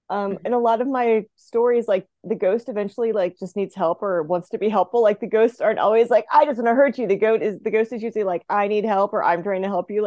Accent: the South, United States; I'd never been to that area. I'm from the South.

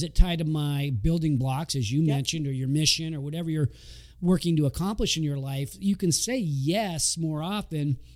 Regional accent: Sacramento, California, United States; a little bit like growing up in Sacramento, you hope you get a job for the state so you have PERS.

